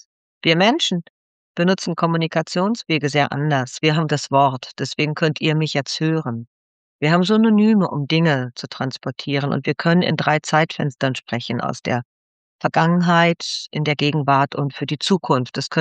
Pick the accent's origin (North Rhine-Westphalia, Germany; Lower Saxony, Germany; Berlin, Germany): North Rhine-Westphalia, Germany; Unna; ich bin in Unna aufgewachsen